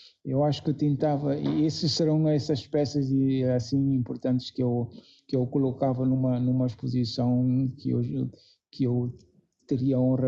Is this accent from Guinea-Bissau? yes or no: yes; Guinea-Bissau; Quando digo com a África, quem não sabe pode pensar que não sou africano. Sou africano da Guiné e pronto.